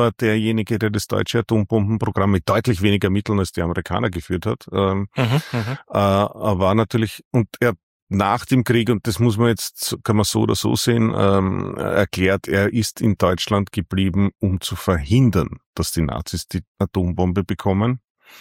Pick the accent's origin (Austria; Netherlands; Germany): Austria; Stockerau, Lower Austria; Aufgewachsen bin ich ungefähr 200 Meter von da, wo ich heute wohne, also im Elternhaus in Stockerau. Ist eine kleine Ortschaft, ich sag so 18.000 Einwohner in der Größenordnung, in der Nähe von Wien, halbe Stunde von Wien entfernt.